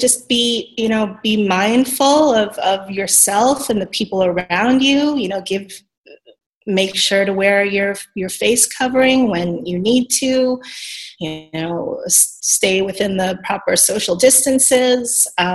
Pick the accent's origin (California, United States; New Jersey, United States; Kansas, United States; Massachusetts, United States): California, United States; San Diego; And I grew up in San Diego. I spent many childhood birthday parties there.